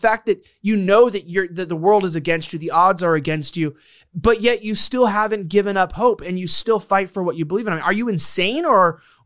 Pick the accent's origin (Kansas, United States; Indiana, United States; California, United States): California, United States; Los Angeles; just because I was born and raised in Fagtopia, you know, down in LA.